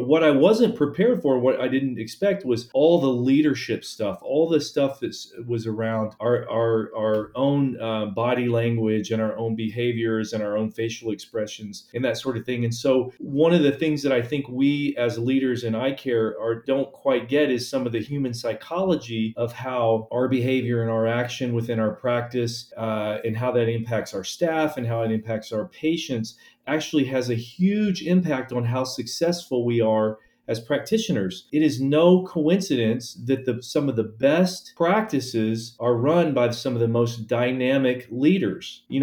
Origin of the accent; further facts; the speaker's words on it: San Diego, California, United States; I'm an optometrist from San Diego.